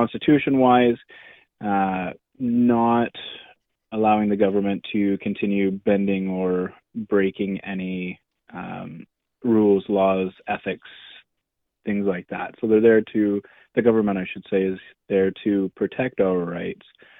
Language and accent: English; Goderich, Ontario, Canada; I was born and raised in Goderich, so I'm a local person.